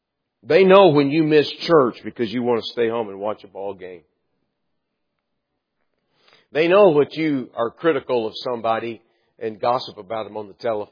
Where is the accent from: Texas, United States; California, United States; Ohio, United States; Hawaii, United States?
Texas, United States; Dallas; Now, I grew up in the Dallas, Texas area.